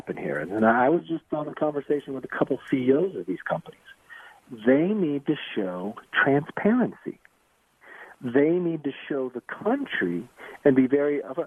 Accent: California, United States; I'm from California, so I'm a little maybe more in tune.

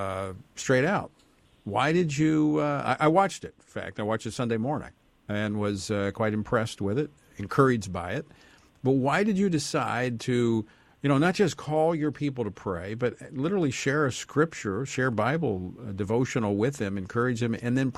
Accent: Louisiana, United States; even the governor of my home state, a Democrat, called for a day of prayer today. Now, he's pro-life, John Bel Edwards

